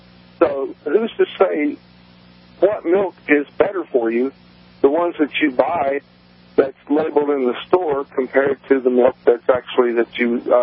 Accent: Tennessee, United States; I grew up in Tennessee, and we always bought our milk. It was raw milk that we bought from a local farmer.

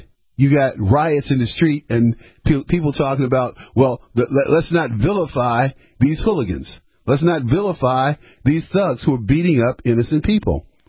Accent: Detroit, Michigan, United States; also born or lived in Pontiac; I grew up in Detroit. I'm from the Detroit area. I was born in Receiving Hospital, for those of you.

